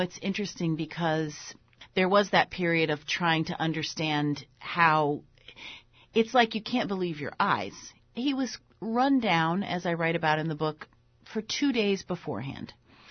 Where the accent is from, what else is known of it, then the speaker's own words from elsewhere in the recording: Washington, District of Columbia, United States; also born or lived in Harlem, New York; I think growing up in Washington, D.C., my parents moved from New York. I was born in Harlem.